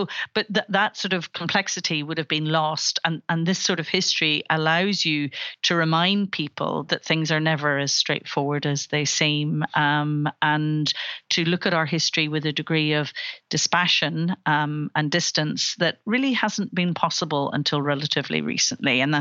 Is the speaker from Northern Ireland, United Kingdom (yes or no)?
yes; Belfast, Northern Ireland, United Kingdom; I grew up in Belfast